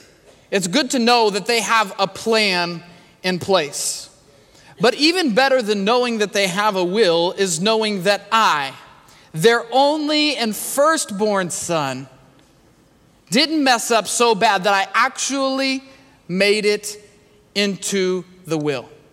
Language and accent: English; Kansas City, Missouri, United States; I grew up in Kansas City, and that's where most of my family lives.